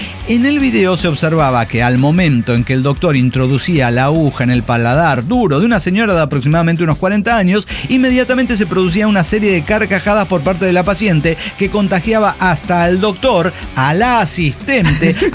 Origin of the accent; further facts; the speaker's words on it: Mexico; de Catepec de Morelos, México.